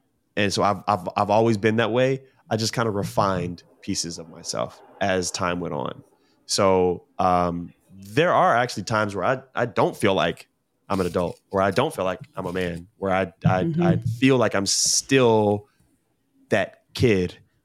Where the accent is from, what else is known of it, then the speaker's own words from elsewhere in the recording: Baltimore, Maryland, United States; Like, I grew up in Baltimore, you know, like that's just what it is out there.